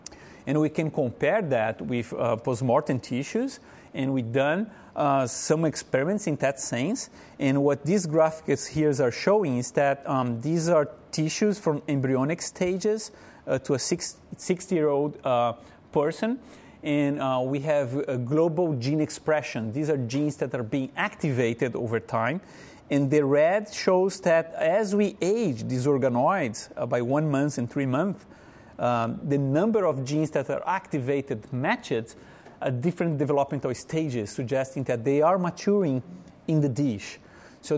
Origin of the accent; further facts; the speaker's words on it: Brazil; And I told you I'm from Brazil.